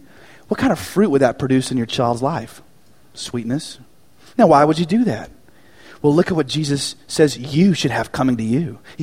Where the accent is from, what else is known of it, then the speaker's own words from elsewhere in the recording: United States; born there; I was born here in the United States in 21st century Western culture